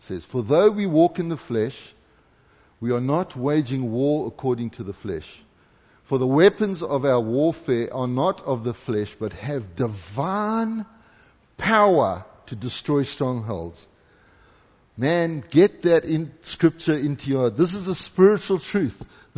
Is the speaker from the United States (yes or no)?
no; South Africa; Easy for me, I'm a South African. I've got the guttural thing going.